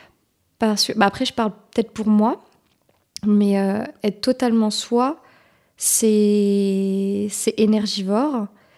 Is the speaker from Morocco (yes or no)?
yes; Morocco; born there; moved away; Bah, en fait, je suis pas née ici, je suis née au Maroc.